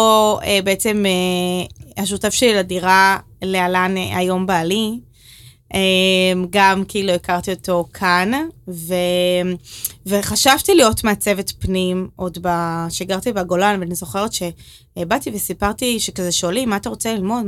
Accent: Northern District, Israel; אני בעצם נולדתי ברמת הגולן, במושב ממש קטן.

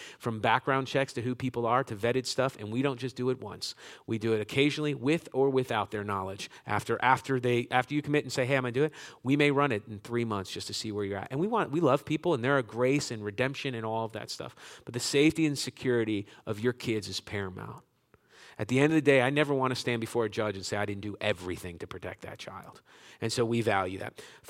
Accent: West Palm Beach, Florida, United States; I remember a few years ago, we're originally from West Palm Beach.

